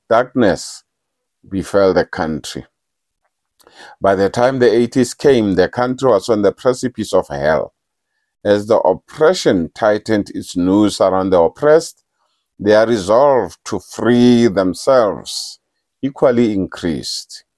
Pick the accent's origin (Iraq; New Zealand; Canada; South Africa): South Africa; Well, I'm a South African.